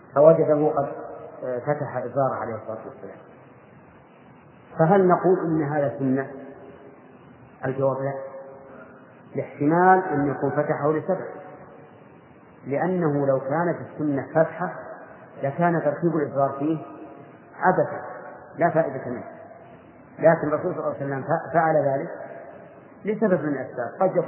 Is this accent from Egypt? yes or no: no; Najd, Saudi Arabia; لو أننا مثلا أردنا أن نلبس لباس الهموم مثلا ونحن من أهل نجد